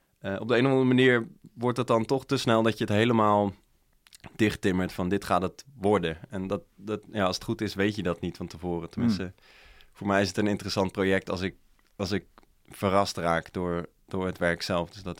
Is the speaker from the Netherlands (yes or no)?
yes; Dordrecht, South Holland, Netherlands; Ik kom zelf uit Dordrecht